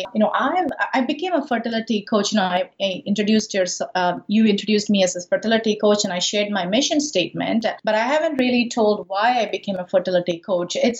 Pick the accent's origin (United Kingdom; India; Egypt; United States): India; Madurai, Tamil Nadu; So I'm originally from India. To be more specific, I'm from South India, from a city called Madurai. It's really famous for a very beautiful and ancient temple called Meenakshi Temple. You know, that's where I was born. I was raised in South India for pretty much all my life until I finished my college.